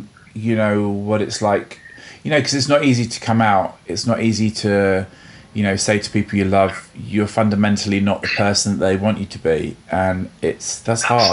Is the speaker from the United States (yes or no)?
no; East of England, United Kingdom; I come from Essex